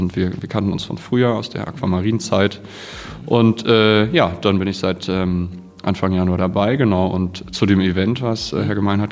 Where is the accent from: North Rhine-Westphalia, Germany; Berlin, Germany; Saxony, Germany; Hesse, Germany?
Hesse, Germany; Genau, also ursprünglich komme ich aus Nordhessen